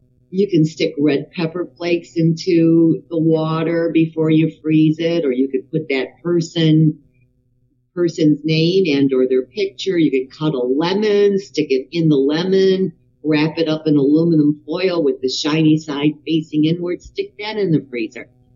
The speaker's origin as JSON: {"language": "English", "town": "Detroit", "region": "Michigan", "country": "United States", "said": "I know you do too, because I'm from Detroit, so we used to always go to Windsor"}